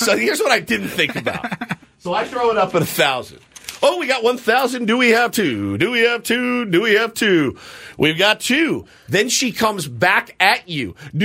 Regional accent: Dallas, Texas, United States; but I am from Dallas, and I was born and raised in Dallas

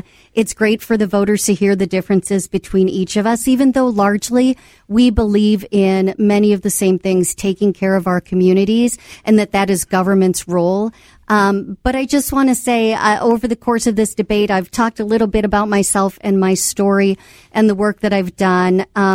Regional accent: Northfield, Minnesota, United States; Look, I grew up in Northfield, and I raised my family in Burnsville.

